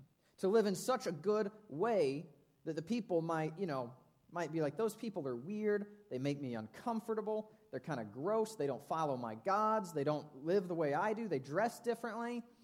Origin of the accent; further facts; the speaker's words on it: United States; I like being an American. I like being free. I like my liberty.